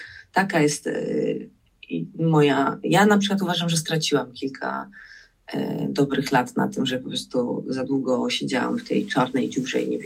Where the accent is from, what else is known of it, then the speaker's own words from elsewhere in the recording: Wrocław, Lower Silesian Voivodeship, Poland; No bo jakby gdzie ja z Wrocławia robiąca jakieś wizerunkowe rzeczy, czy nie wiem, pracująca w IT